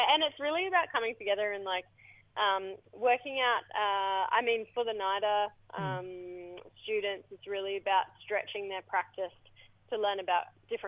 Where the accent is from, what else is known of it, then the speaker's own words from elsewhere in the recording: Rockhampton, Queensland, Australia; born there; I was born on Dhurrumbul Country in Rockhampton, but now I'm living on Gubbi Gubbi Country. My mob are Waka Waka, which is like 2 hours west of Bundaberg. That's my great-grandfather's country.